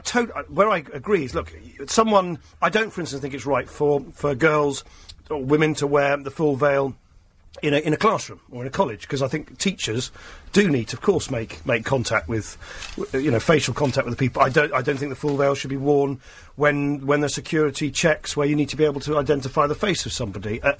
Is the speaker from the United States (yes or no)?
no; United Kingdom; I'm just saying, as a British politician, as a British person, I like the fact that we're different to France